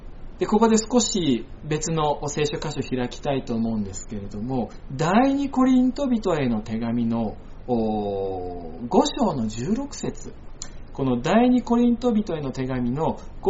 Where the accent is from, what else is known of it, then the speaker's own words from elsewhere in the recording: Tochio, Niigata, Japan; 僕なんか新潟県の栃尾というとても小さな山に囲まれた町出身、村っていうかね、町ですけど出身なのでね